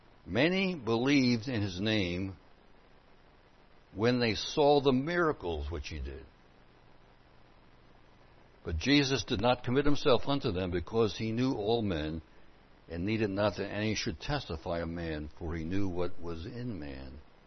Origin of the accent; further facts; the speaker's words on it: Philadelphia, Pennsylvania, United States; When I grew up in Philadelphia, there was a man who called himself Father Divine.